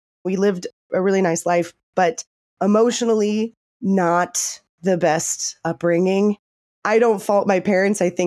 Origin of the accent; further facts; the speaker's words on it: San Diego, California, United States; also born or lived in Los Angeles / Atlanta; I grew up in Southern California. I'm from San Diego, born and raised. I lived in Los Angeles for a bit and I lived in Atlanta, but I've come back to San Diego.